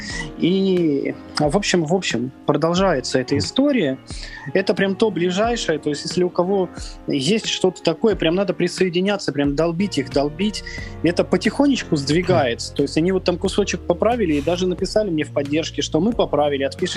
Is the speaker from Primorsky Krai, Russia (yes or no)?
no; Kursk, Kursk Oblast, Russia; Я из Курска